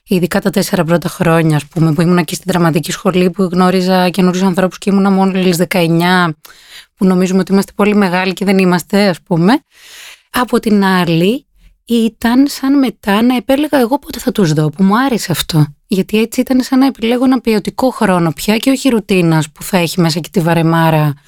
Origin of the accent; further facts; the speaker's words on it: Pyrgos, Western Greece, Greece; moved away as an adult; now in Athens, Greece; Νομίζω όταν έφυγα από τον Πύργο, επειδή μεγάλωσα μέχρι τα 18 εκεί, όταν έφυγα ήταν πάρα πολύ περίεργα, πάρα πολύ διαφορετικά. Ήρθα στην Αθήνα